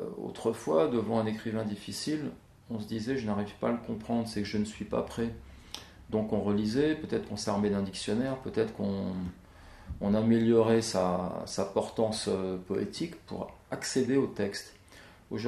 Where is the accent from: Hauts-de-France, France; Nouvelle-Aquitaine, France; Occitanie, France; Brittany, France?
Nouvelle-Aquitaine, France; also born or lived in Sarcelles; J'ai été élevé en Corrèze, enfant, par une grand-mère qui parlait patois. Je suis arrivé à Sarcelles où on parle une autre langue que le français.